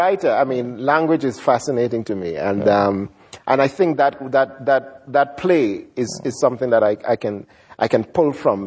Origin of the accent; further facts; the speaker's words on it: Jamaica; as a Jamaican writer, I had to learn, as just a Jamaican, a kid growing up in Jamaica, I had to learn this new language.